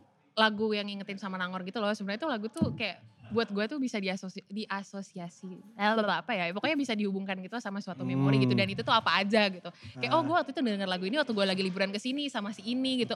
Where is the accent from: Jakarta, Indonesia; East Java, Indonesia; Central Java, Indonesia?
Jakarta, Indonesia; Orang Jakarta kebetulan.